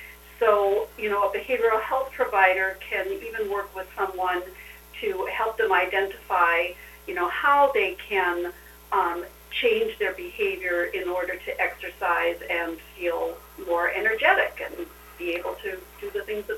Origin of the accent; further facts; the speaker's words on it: Twin Cities, Minnesota, United States; now in Montevideo, United States; Well, I grew up in the Twin Cities area, but have lived in Montevideo since the late 70s. So I've spent most of my life in the Montevideo area